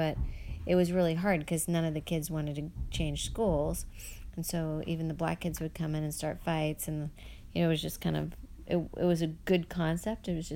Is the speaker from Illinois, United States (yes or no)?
no; Kansas, United States; I grew up in Kansas. Have you heard of that? It's in the middle of the country.